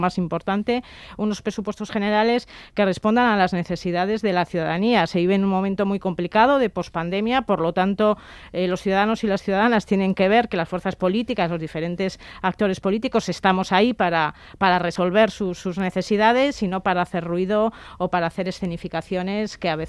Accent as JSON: {"language": "Spanish", "region": "Basque Country", "country": "Spain", "said": "Yo soy muy forofa de la colaboración y de la cooperación como vasca."}